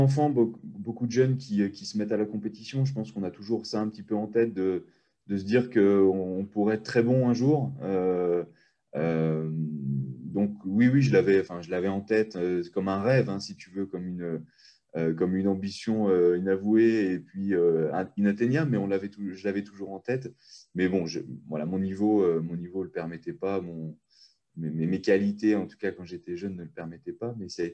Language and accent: French; Annecy, Auvergne-Rhône-Alpes, France; je suis originaire d'Annecy en Haute-Savoie. Voilà, j'ai 33 ans.